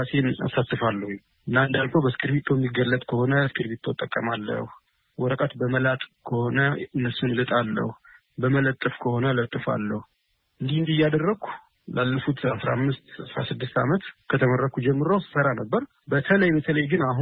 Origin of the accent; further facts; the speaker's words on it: Dessie, Amhara, Ethiopia; born there; የተወለድኩት በደሴ ከተማ ነው።